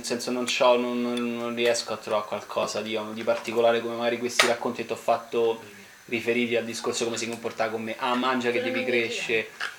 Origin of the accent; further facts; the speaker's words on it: Rome, Lazio, Italy; come vado io fiera che sono di Monteverde.